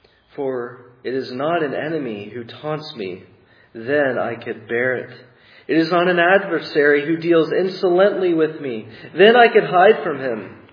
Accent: Texas, United States; I couldn't wait to bring her to my hometown in East Texas. There isn't much to see

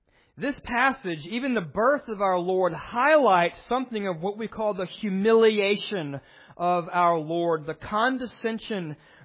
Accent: Tennessee, United States; I am from Tennessee, so I can use Smithville as an example.

